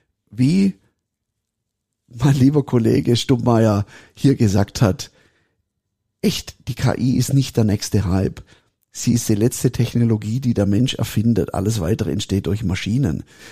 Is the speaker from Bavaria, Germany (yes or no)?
no; Stuttgart, Baden-Württemberg, Germany; accent: Swabian; Und ich bin ja letztendlich Schwabe, ich bin ja Stuttgarter, gell? An der Stelle, Schwabeländle, herzlich gegrüßt, gell? Ich kann nur Schwäbisch.